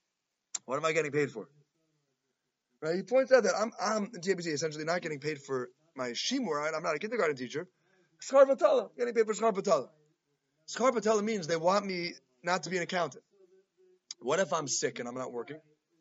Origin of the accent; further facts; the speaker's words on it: Jamaica Estates, New York, United States; And I grew up in Jamaica State. I grew up close enough to Hillcrest.